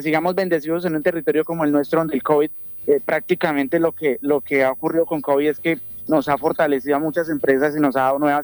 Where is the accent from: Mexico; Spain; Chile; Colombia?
Colombia; Guaviare; Yo soy del Guaviare, amo este territorio, he hecho mi vida aquí, fui a la ciudad y regresé